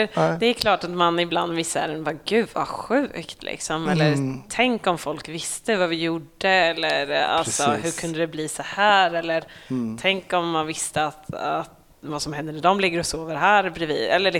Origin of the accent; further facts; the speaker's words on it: Norsholm, Östergötland, Sweden; Ja, det är jag uppvuxen i, eller uppväxt heter det kanske, i en jätteliten ort som heter Norsholm, som ligger ute med Göta kanal.